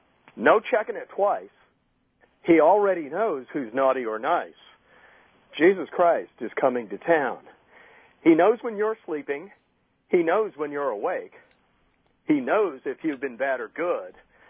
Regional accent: Ohio, United States; now in St. Louis, United States; And I was raised in Ohio, in the northern part of Ohio.

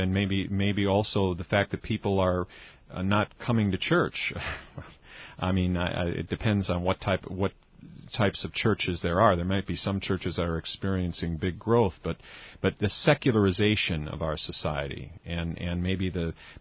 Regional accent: United States; as I was growing up in America, you might say, in the 60s and 70s and so on

